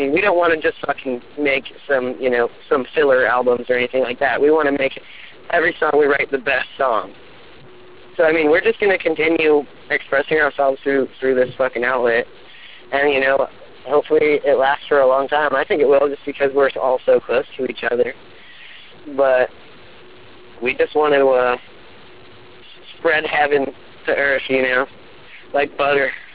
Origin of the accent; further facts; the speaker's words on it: Portland, Oregon, United States; Everybody's going to call us a hipster just because we're from Portland.